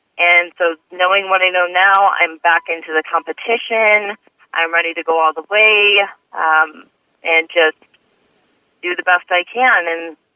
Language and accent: English; Holland, Michigan, United States; I'm from Holland, Michigan. I'm a 34-year-old mother